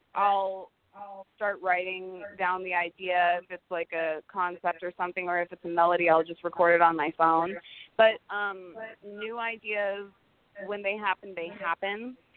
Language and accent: English; California, United States; I actually grew up in Silicon Valley, the Bay Area.